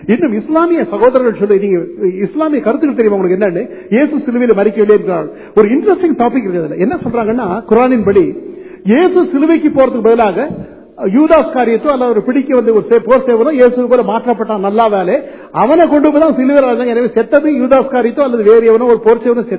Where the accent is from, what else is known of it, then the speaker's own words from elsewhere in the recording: India; நான் இந்தியாவை சேர்ந்தவன்